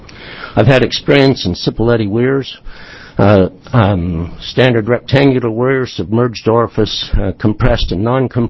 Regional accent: Canyon City, Oregon, United States; I'm from Grant County. The city is Canyon City, Oregon.

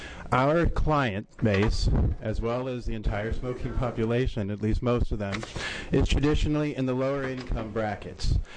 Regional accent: Bend, Oregon, United States; I'm from Bend.

